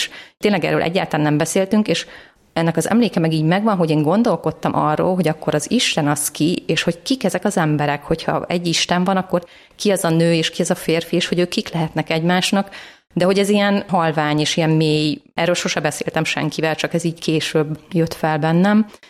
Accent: Bonyhád, Tolna, Hungary; born there; 1973. május 30-án születtem Bonyhádon, pedagógus szüleim vannak

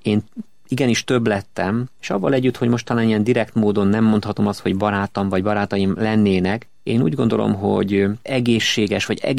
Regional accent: Debrecen, Hajdú-Bihar, Hungary; born there; és én így visszakerültem a szülővárosomba, Debrecenbe.

